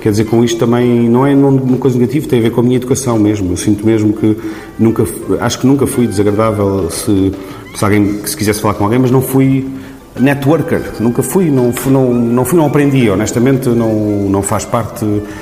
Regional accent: Lisbon, Portugal; eu nasci em Lisboa, minha mãe é de Alentejo, meu pai é de Açores, mas eu sou de Lisboa

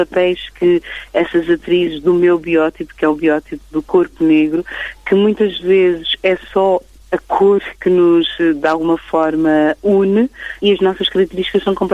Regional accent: Portugal; born there; a minha mãe é, nasceu em Angola, o meu pai é da Guiné-Bissau, mas eu nasci em Portugal.

